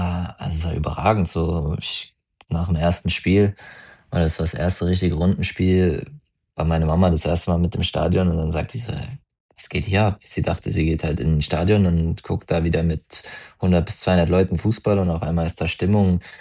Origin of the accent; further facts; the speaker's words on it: Mannheim, Baden-Württemberg, Germany; ich meine, ich komme ja aus Mannheim.